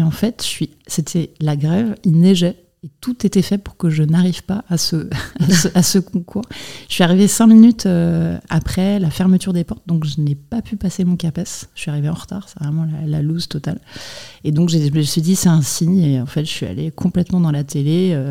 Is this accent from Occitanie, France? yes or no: no; Rennes, Brittany, France; Moi, je viens de Rennes, donc pour avoir une adresse de quelqu'un à qui envoyer un CV, déjà, c'est compliqué.